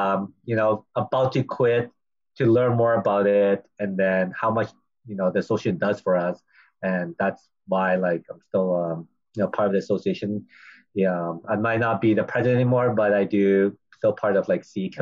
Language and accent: English; Vancouver, British Columbia, Canada; I actually graduated from UBC, so born and raised in Vancouver. Then I did my schooling in Chicago.